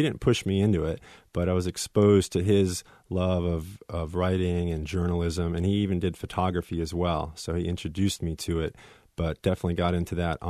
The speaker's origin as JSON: {"language": "English", "region": "New York", "country": "United States", "said": "traveled around as a kid, went down to the Orange Bowl in Florida as a New Yorker"}